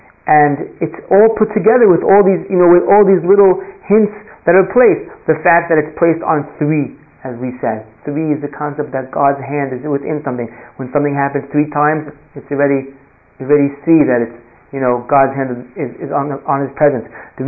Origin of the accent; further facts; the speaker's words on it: New York, United States; You know, I'm from New York, like the most exciting thing I have is like Borough Park or something.